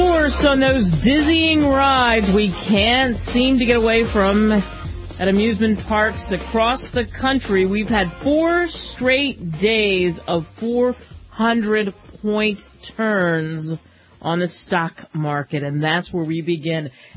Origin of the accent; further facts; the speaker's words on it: New Jersey, United States; In fact, I grew up in Jersey.